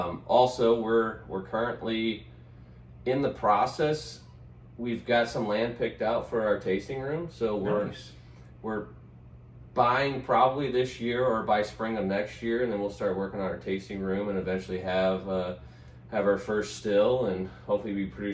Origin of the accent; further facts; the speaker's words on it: St. Louis, Missouri, United States; I'm from St. Louis and I work in St. Louis